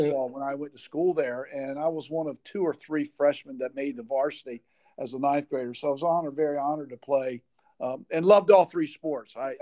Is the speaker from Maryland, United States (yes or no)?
yes; Bishopville, Maryland, United States; also born or lived in Ocean City; Yeah, well, I grew up right here in Worcester County, in the northern part of the county. Went to school in the northern part of Worcester County, and grew up in Bishopville. I started my first 4 or 5 years, I lived in Ocean City.